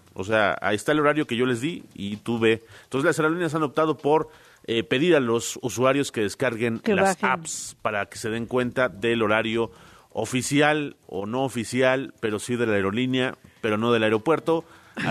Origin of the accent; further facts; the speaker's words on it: Mexico; no somos nativos, somos latinos, somos mexicanos, hablamos español